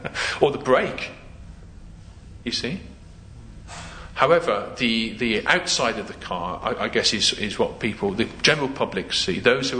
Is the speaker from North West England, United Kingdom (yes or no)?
no; Birmingham, West Midlands, United Kingdom; and I was from Birmingham.